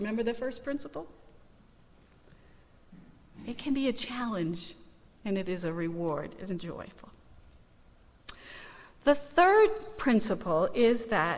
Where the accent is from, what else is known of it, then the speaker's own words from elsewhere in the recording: Maine, United States; I grew up in Maine, so I knew he was going to need a hat